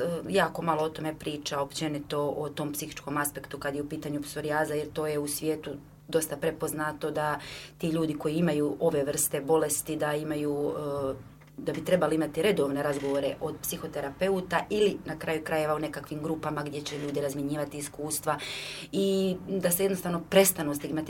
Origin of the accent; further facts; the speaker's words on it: Bosnia & Herzegovina; Kod nas u Bosni i Hercegovini još nije poznato koji je postotak oboljelih.